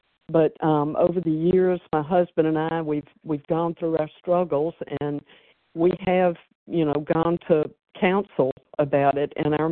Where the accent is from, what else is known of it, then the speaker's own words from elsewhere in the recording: the South, United States; growing up in the South, I was taught that, you know, getting married and finding the right husband who could take care of me was one of my main purposes in life.